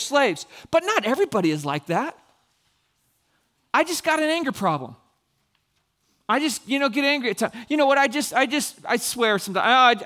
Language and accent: English; California, United States; I grew up in Northern California.